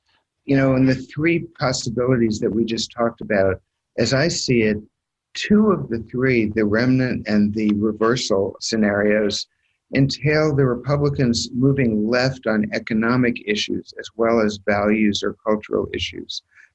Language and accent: English; the South, United States; I grew up in the South when it was 100% Democratic, and dozens and dozens and hundreds of politicians, you know, in my region of the country where I grew up, switch parties